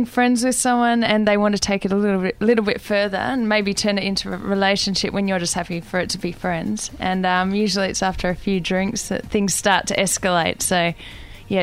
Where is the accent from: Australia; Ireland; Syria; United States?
Australia; Being Australian helps as well.